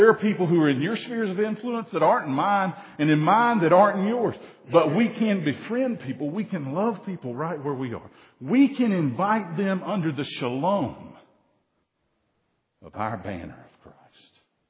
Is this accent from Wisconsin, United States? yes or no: no; Soddy Daisy, Tennessee, United States; When I was a kid in my church, the little Presbyterian church I grew up in Soddy Daisy, Tennessee, First Presbyterian Soddy Daisy, Tennessee.